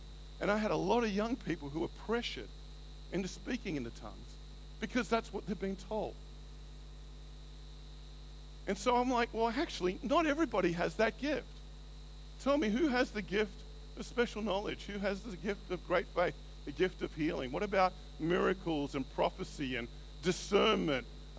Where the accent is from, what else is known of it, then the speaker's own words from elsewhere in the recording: Australia; I remember I used to say, being Aussie, I don't understand the connotations.